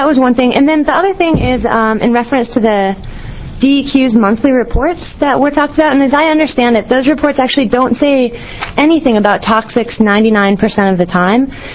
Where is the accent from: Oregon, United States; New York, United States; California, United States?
Oregon, United States; I live in Wasco County. And I was born and raised in Oregon. I love it here. It's my home.